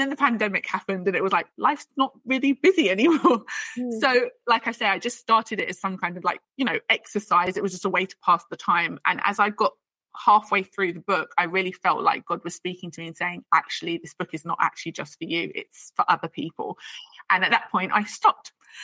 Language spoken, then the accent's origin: English; United Kingdom; And when you talk about being Black British, and it's, I cover some of it in my book about when I was first aware that I was Black.